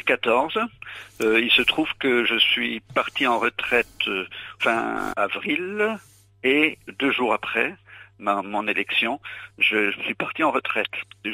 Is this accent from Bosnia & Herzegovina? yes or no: no; Vouziers, Grand Est, France; born there